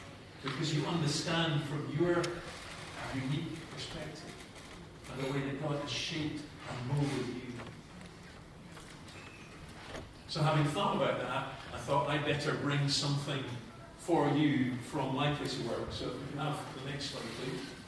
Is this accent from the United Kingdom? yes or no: yes; Scotland, United Kingdom; I'm Scottish and Presbyterian